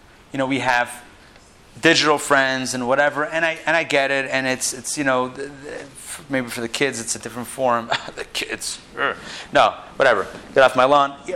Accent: Pittsburgh, Pennsylvania, United States; I'm from Pittsburgh also, just so you know, in case no one knew.

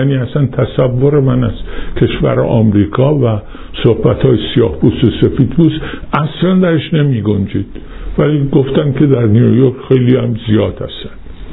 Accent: Iran; در کشورم، وطنم ایران

